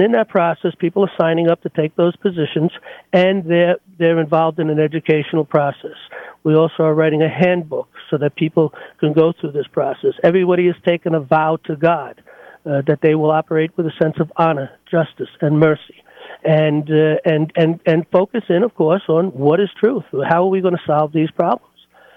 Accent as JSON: {"language": "English", "region": "New York", "country": "United States", "tie": "born or raised there", "said": "And I come from New York. I live in New York. I was born and raised in New York."}